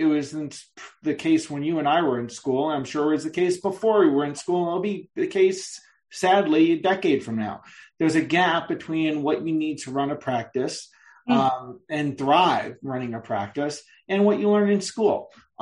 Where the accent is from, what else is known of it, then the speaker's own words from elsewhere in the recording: New York, United States; As a New Yorker, I go and think of Seinfeld and think, no soup for you.